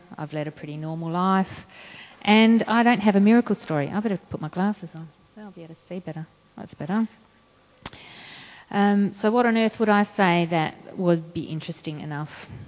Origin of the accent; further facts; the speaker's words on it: Bordertown, South Australia, Australia; I was born and raised in Bordertown, population 2,200, as number three of four kids.